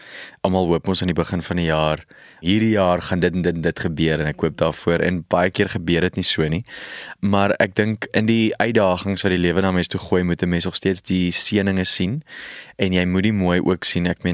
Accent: Pretoria, Gauteng, South Africa; ek het, omdat ek in Pretoria groot geword het, was Hatfield Square was die plek waar ons uitgehang

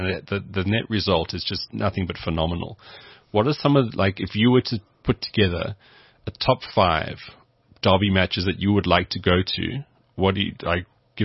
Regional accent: Cape Town, Western Cape, South Africa; I grew up in Cape Town

